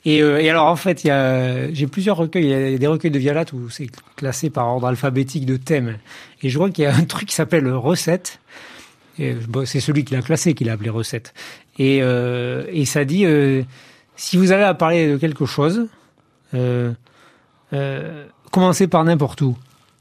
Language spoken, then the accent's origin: French; Nouvelle-Aquitaine, France; dans un petit village de Dordogne, tout près de là où j'ai grandi